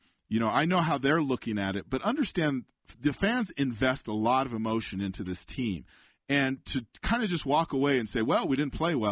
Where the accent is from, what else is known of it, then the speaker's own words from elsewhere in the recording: Denver, Colorado, United States; You know, when I grew up in the Denver area